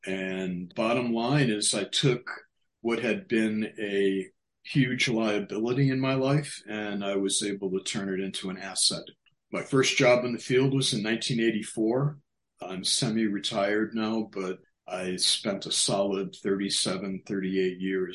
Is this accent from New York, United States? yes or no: no; Boston, Massachusetts, United States; I grew up on the East Coast in the Boston area and grew up in the 60s.